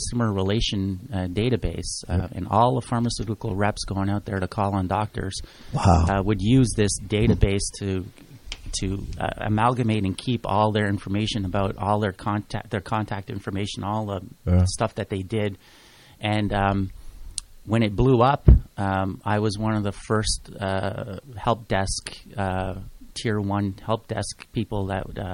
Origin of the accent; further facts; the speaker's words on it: Montreal, Quebec, Canada; moved away as an adult; We come from Montreal, my wife and I, and when we got married, we took the decision that we did not want to live in Montreal anymore